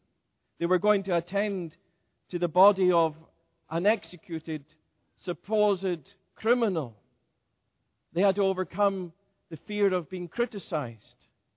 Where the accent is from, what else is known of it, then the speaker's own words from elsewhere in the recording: Scotland, United Kingdom; I come from Scotland and I studied in Edinburgh.